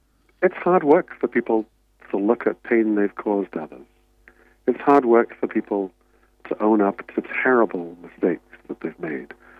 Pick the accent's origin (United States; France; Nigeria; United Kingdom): United Kingdom; England; now in Australia; I'm originally English.